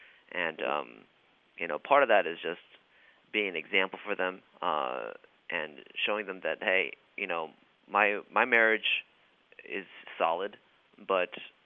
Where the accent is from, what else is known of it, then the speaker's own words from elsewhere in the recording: New York, United States; since I'm from the New York area, we have a lot of mutual friends.